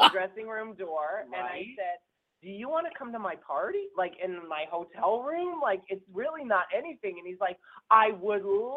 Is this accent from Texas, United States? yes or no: yes; Garland, Texas, United States; We bonded over the fact that we're both from Texas. I grew up in a little town called Garland, and he grew up in Houston.